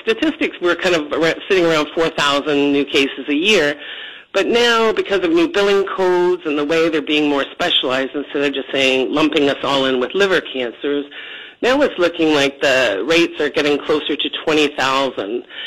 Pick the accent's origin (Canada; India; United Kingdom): Canada; moved away as an adult; also born or lived in Bermuda; now in United States; I'm actually Canadian, and I kept getting bumped out of my job as an RN in Canada. So I moved to Bermuda for a year and stayed for 12.